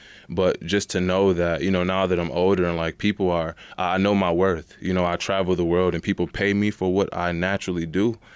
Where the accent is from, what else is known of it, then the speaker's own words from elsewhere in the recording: Rochester, New York, United States; I did. I grew up in Rochester, graduated from Bishop Kearney.